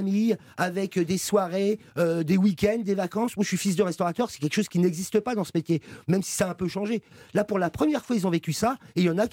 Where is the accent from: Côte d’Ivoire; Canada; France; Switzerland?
France; Paris, Île-de-France; Je suis un pur parisien, hein.